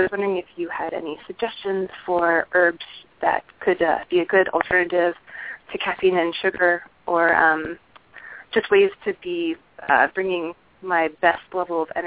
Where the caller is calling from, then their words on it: Chicago, Illinois, United States; I'm calling from Chicago.